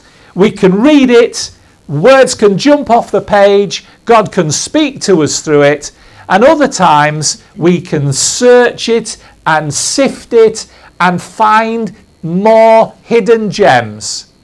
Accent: Goole, Yorkshire and the Humber, United Kingdom; When I grew up in Goole, and I'm very open about that, there were signs everywhere

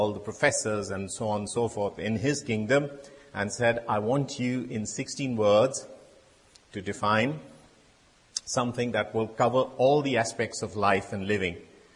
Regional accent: India; We, as a young child in India, or a young boy growing up in India, I was an army brat.

